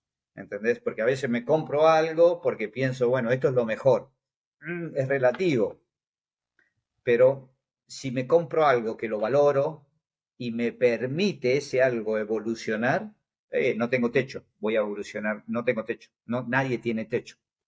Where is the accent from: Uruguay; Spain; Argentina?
Argentina; Patagonia; el haber nacido y criado en la Patagonia